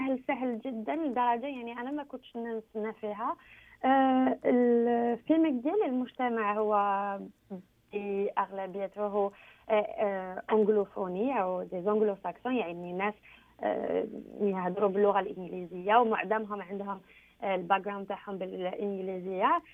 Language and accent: Arabic; Algeria; من الجزائر، في الوقت الحالي نحضر في ماجستير بجامعة مكيل في علم الإحصاء،